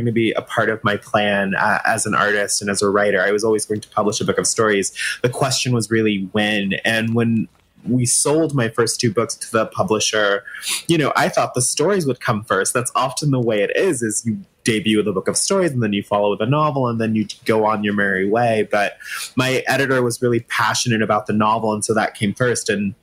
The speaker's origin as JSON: {"language": "English", "region": "Alabama", "country": "United States", "said": "So I'm very from Alabama. My family is like very much like a sort of quintessential Southern family."}